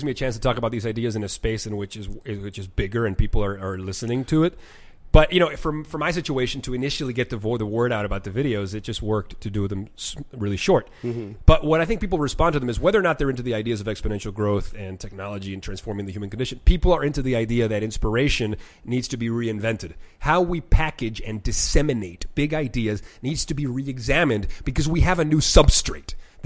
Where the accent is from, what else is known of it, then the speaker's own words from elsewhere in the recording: Venezuela; Well, I grew up in Venezuela, and I went to international school.